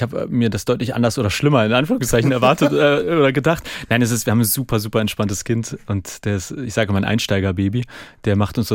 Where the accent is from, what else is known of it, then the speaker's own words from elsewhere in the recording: Hamburg, Germany; Als gebürtiger Hamburger, ich wusste wirklich gar nicht, dass es Lohbrügge gibt. Ich komme ganz aus dem Westen.